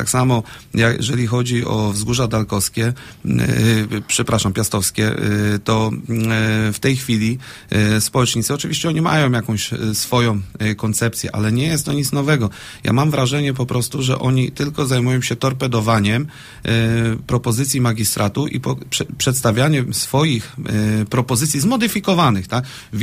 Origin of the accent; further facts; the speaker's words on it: Szczecin, West Pomeranian Voivodeship, Poland; Ale ja pochodzę ze Szczecina i nie ukrywam tego.